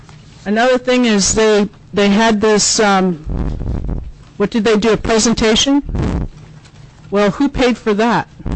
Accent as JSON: {"language": "English", "town": "Iliamna", "region": "Alaska", "country": "United States", "tie": "born or raised there", "said": "I was born and raised in Iliamna, Alaska, which is 15 miles away from the proposed mine."}